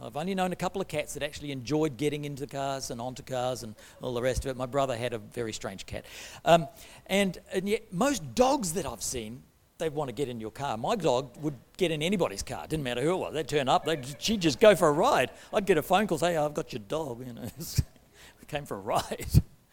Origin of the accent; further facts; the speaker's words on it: New Zealand; now in Australia; I got my citizenship along with Lil and our family as we came from New Zealand to Australia about 18 years ago. We became citizens down in a ceremony in Perth. We're now citizens of Australia.